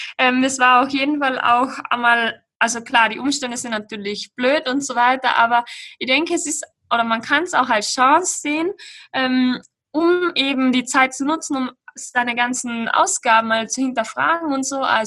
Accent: Tyrol, Austria; Aber bei uns in Tirol ist halt der Wohnraum wirklich sehr teuer.

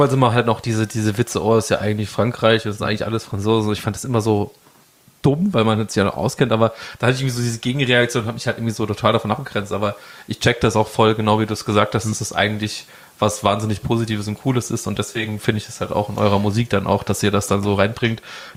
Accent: Saarland, Germany; ich komme ja auch aus dem Saarland

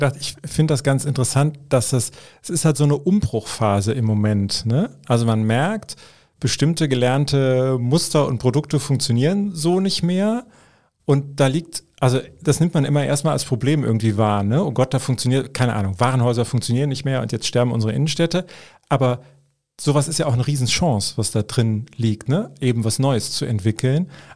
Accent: Eifel, Germany; Ich komm aus der Eifel, ich bin trinkfest.

